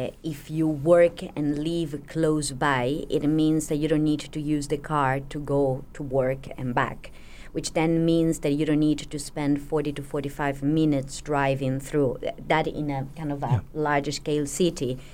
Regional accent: Argentina; now in Beijing, China; I'm from Argentina.

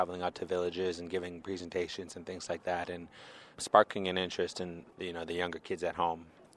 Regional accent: New Stuyahok, Alaska, United States; From my village, it's not really been a thing for anyone to join the military

